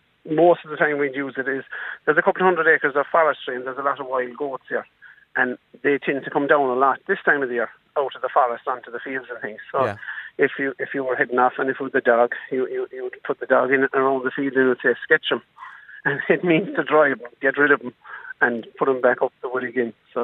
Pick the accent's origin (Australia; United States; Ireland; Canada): Ireland; Munster; I'm a farmer from Kerry.